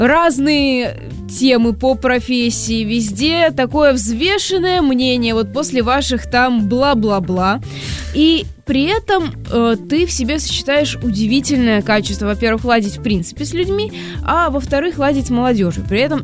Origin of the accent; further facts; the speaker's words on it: Moscow, Russia; мы, москвичи